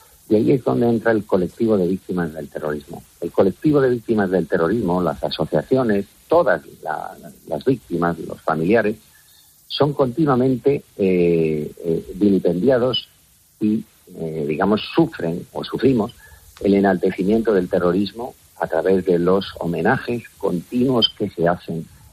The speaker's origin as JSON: {"language": "Spanish", "town": "Legutiano", "region": "Basque Country", "country": "Spain", "tie": "born there", "said": "municipios como Legutiano, en donde asesinaron a un guardia civil, de donde yo soy, digamos, donde yo nací"}